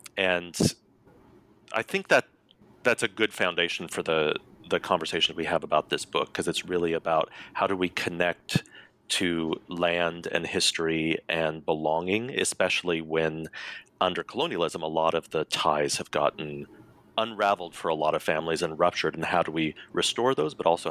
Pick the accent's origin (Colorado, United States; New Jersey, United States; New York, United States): Colorado, United States; Yeah, so I'm a Cherokee Nation citizen. I was born and raised in Colorado, and my background is in literary studies primarily, but also history.